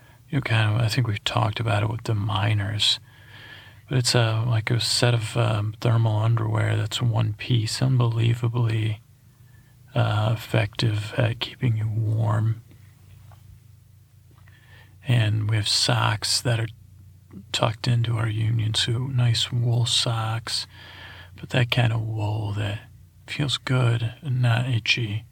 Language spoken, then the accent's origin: English; Syracuse, New York, United States; I grew up in Syracuse, New York. Most of you, some of you know that, some of you don't.